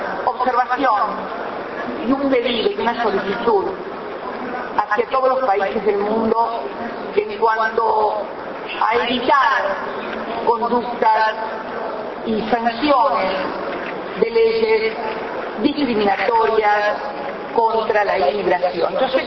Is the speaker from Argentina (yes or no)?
yes; Argentina; Residen en mi país uruguayos, paraguayos, bolivianos